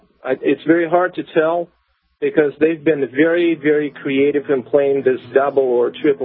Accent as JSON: {"language": "English", "country": "Russia", "tie": "born or raised there", "second_language": "English", "lives_now": "United States", "said": "I was raised in Russia. And you know what's interesting? When I moved to U.S., I realized"}